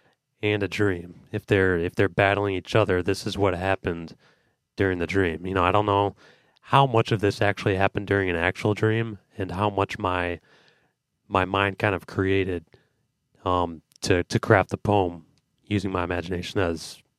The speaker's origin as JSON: {"language": "English", "town": "Midland", "region": "Michigan", "country": "United States", "lives_now": "Bad Axe, United States", "said": "I'm originally from Midland, Michigan. Right now, I'm out on the Thumb in Bad Axe in No Man's Land"}